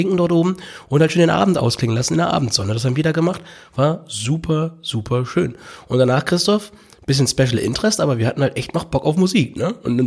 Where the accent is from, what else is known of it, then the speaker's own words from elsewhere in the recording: Hamburg, Germany; Ich als Hamburger weiß